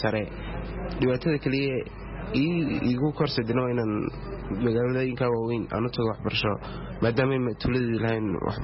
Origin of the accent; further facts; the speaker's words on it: Laalis, Sahil, Somalia; waxaan ahay arday dhigtaam een iskuulka Bawrida gaar ahaan magaalada Hargeysa een deegaanana waxaan ka soo jeedaa magaalada Laalis een tuulada Laalis oo ku soo jeedaa gobolka Saaxil